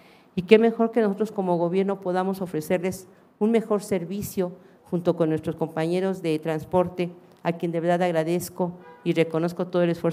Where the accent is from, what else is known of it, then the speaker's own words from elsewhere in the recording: Texcoco, State of Mexico, Mexico; yo soy de Texcoco y bueno, para ir a Toluca pues tenía que tomar mi camión de Texcoco a lo que es San Lázaro